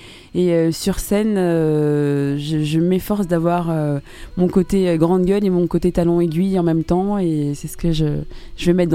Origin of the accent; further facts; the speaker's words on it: Paris, Île-de-France, France; moi je suis née à Paris, j'étais très souvent aux Antilles